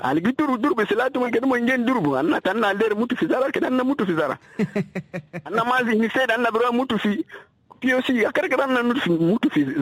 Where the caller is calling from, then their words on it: Juba, Central Equatoria, South Sudan; from Gudele.